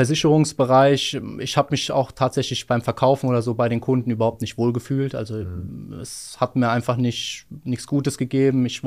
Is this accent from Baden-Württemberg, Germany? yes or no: no; Rödermark, Hesse, Germany; ich bin aktuell 25 Jahre alt. Ich komme aus Hessen, aus der Stadt Rödermark